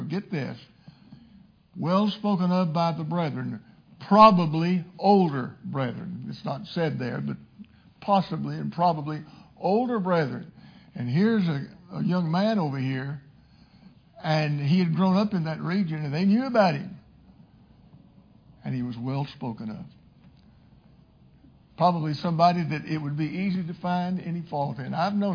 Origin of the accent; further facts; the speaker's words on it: Texas, United States; I know when I was growing up in Jefferson County, Texas, my dad came to me one day